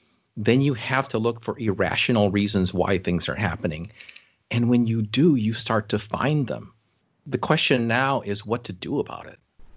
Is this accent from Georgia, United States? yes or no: no; Fountain Valley, California, United States; I grew up in Orange County. I'm an old Fountain Valley boy, and that's my home world, you know.